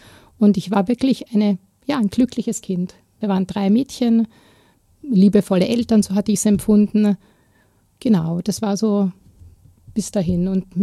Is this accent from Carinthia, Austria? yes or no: no; Vienna, Austria; ich bin ja in Wien aufgewachsen, im Randbezirk, im 19. Bezirk. Meine Familie kommt eigentlich aus Klosterneuburg.